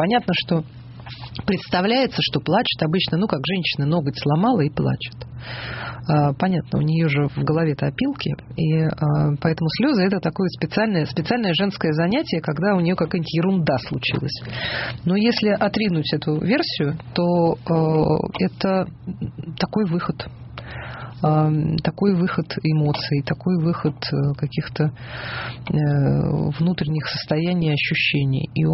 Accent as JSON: {"language": "Russian", "town": "Yaroslavl", "region": "Yaroslavl Oblast", "country": "Russia", "said": "Дорогой, я из Ярославля."}